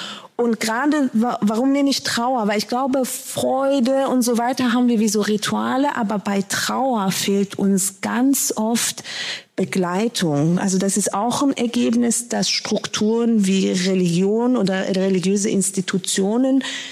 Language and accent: German; Germany; now in Switzerland; und man hört, ich komme aus Deutschland, ich bin seit 9 Jahren hier.